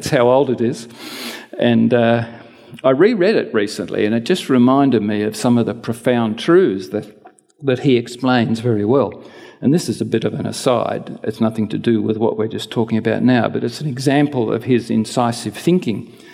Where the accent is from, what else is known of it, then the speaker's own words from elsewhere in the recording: Sydney, New South Wales, Australia; now in Tasmania, Australia; when I was growing up in Sydney, in the Anglican system in Sydney